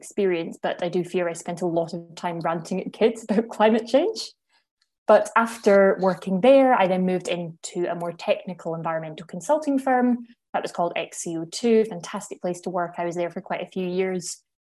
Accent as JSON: {"language": "English", "town": "Glasgow", "region": "Scotland", "country": "United Kingdom", "tie": "born or raised there", "said": "I grew up in Glasgow in Scotland"}